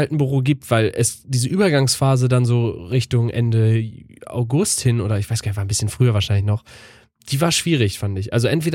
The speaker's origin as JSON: {"language": "German", "region": "Northern Germany", "country": "Germany", "said": "Deshalb finde ich es eigentlich auch als Norddeutscher so angenehm."}